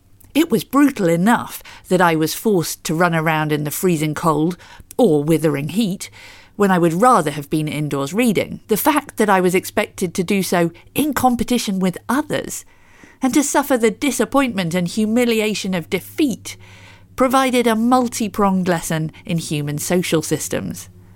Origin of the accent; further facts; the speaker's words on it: Luton, East of England, United Kingdom; I have been closely following the fortunes of Luton Town, my hometown football club